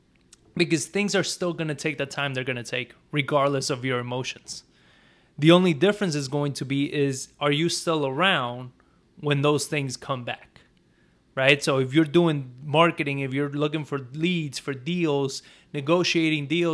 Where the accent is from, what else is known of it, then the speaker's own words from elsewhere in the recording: New York, United States; When I was a kid, I grew up in New York, everybody wanted to be a rapper.